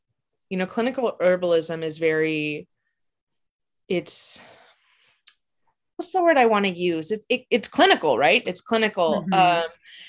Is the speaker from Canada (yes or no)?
no; California, United States; I was born just outside of Yosemite National Park. So I grew up in the mountains, just really submersed in the land